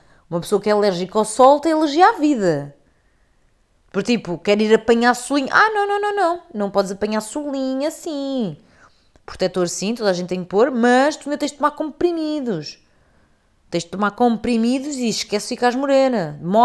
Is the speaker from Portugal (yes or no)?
yes; Porto, Portugal; born there; Eu nasci em Campanhã.